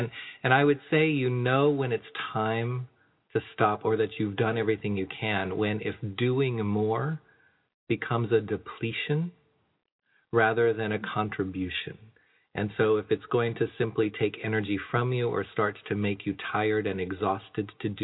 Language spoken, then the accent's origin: English; Canada; We are Canadian.